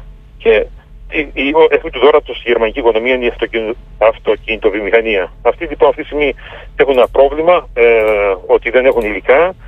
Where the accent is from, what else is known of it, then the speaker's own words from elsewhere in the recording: Greece; Για όλη τη δημόσια περιουσία είναι ντροπή μας, πραγματικά ως Έλληνες το λέμε.